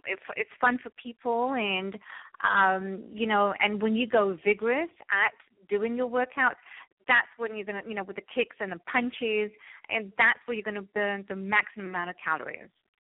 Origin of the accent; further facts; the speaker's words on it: England, United Kingdom; now in Canada; I always loved dancing, and I didn't get the opportunity when I was, as a kid growing up in England. But I, when I came to Canada is when I first started